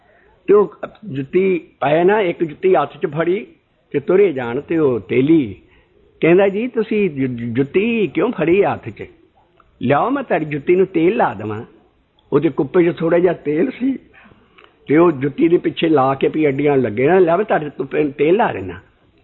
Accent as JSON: {"language": "Punjabi", "town": "Balarwal", "region": "Punjab", "country": "India", "tie": "born there", "said": "ਸ੍ਰੀ ਹਰਗੋਬਿੰਦਪੁਰ ਅਤੇ ਮਹਿਤੇ ਦੇ ਵਿੱਚ ਗੱਬੇ ਘੁਮਾਣਾ ਪਿੰਡ ਹੈ, ਔਰ ਉੱਥੋਂ 4 ਮੀਲ ਦੇ ਫਾਸਲੇ 'ਤੇ ਮੇਰਾ ਜਨਮ ਹੋਇਆ ਬਲੜਵਾਲ ਪਿੰਡ 'ਤੇ।"}